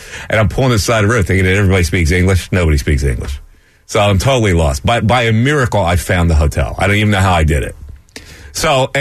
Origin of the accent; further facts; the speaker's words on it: Philadelphia, Pennsylvania, United States; And so he says to us, where are you from? And I said, Philadelphia.